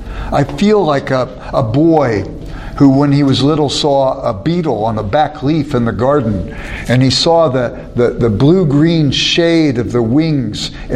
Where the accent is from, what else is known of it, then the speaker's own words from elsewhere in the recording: Los Angeles, California, United States; I grew up very poor in South Central Los Angeles, a real rough part of Los Angeles.